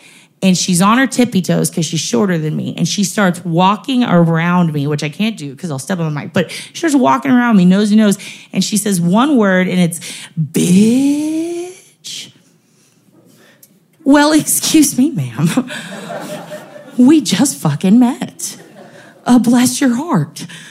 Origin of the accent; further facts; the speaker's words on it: San Antonio, Texas, United States; I was like, chupa mi vergas, puta, I'm from San Antonio.